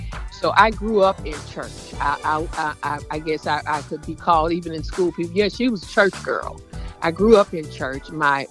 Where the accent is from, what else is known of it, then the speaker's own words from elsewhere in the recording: Nashville, Tennessee, United States; born there; I was born here in Nashville, Tennessee.